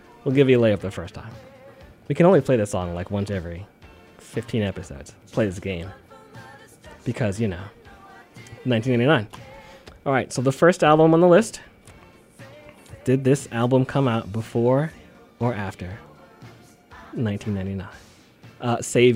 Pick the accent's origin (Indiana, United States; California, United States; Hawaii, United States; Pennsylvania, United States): California, United States; I said San Rafael, California because I'm from the Bay Area and that's how we do.